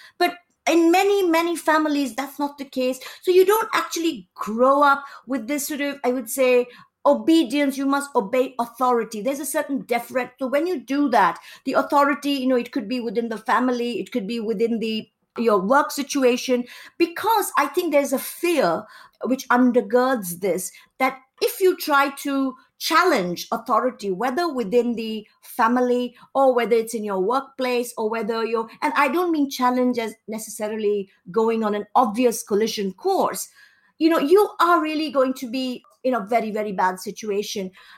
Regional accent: Kolkata, West Bengal, India; I grew up in Kolkata, and my formative years, I would say, I mean, I actually gone to many schools in many cities in India, but Kolkata College and a major part of my schooling.

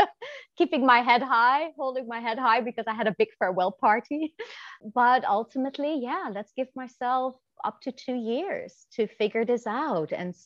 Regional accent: Netherlands; moved away; also born or lived in Asia / Africa; I'm originally from the Netherlands, yet I have lived in Asia and Africa for the last 22 years. So I left the Netherlands at quite a young age.

